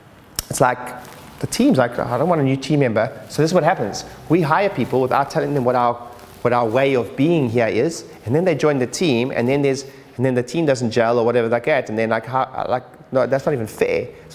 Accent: South Africa; also born or lived in United Kingdom; I'm British South African

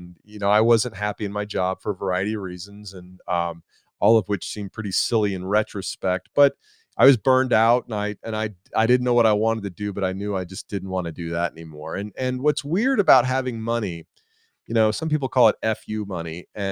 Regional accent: Atlanta, Georgia, United States; Yeah, well, I'm from Atlanta and I live in Atlanta now.

